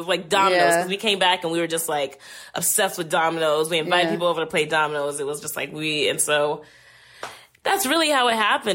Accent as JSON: {"language": "English", "town": "New Orleans", "region": "Louisiana", "country": "United States", "tie": "born or raised there", "said": "I re-fell in love with playing dominoes, which I played all the time growing up in New Orleans."}